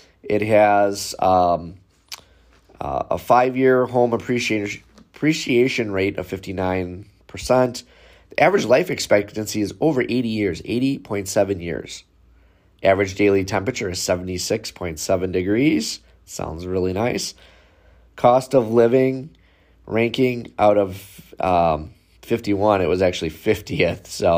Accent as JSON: {"language": "English", "region": "Wisconsin", "country": "United States", "tie": "born or raised there", "said": "And then fifth on the list, this was kind of surprising to me, Wisconsin. My home state."}